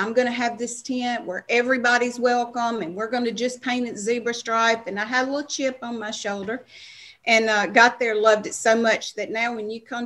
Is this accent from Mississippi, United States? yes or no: yes; Starkville, Mississippi, United States; I attended Mississippi State, and I'm from Starkville, Mississippi.